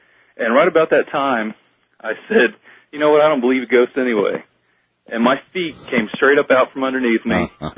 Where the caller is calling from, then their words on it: Arkansas City, Kansas, United States; I'm calling from Ark City, Kansas.